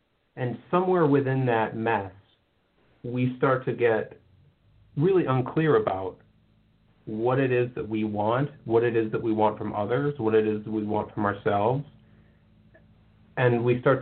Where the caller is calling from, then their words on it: Waterford, Michigan, United States; I'm calling from Waterford, Michigan.